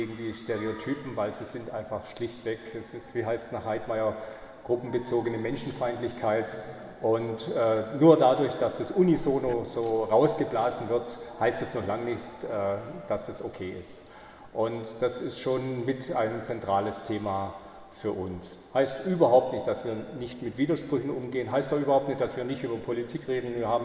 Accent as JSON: {"language": "German", "country": "Germany", "said": "Und es wäre ihr eine ganz große Ehre, wenn ich als Deutscher die Vernissage eröffnen würde."}